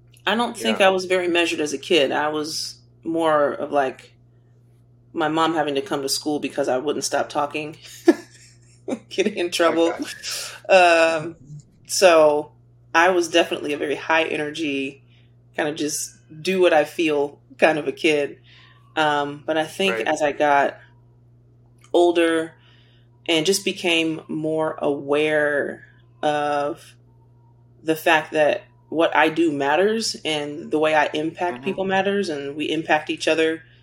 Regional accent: Jefferson City, Missouri, United States; I grew up in Jefferson City, Missouri until I was 11 years old.

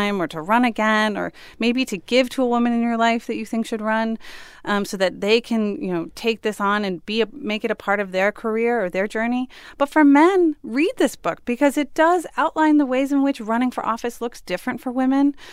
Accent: Columbus, Ohio, United States; So Liz is a city councilwoman from actually my hometown in Columbus, Ohio. So it's a lot of Ohio pride here.

